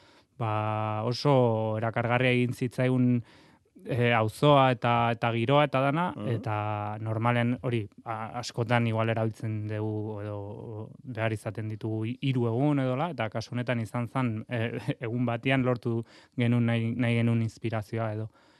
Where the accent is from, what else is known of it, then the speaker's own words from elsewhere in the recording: Burgos, Castile and León, Spain; Basque is a second language; Burgosekoa naiz, egia dena, nire ama emengoa dela eta bai. Familia emengoa diela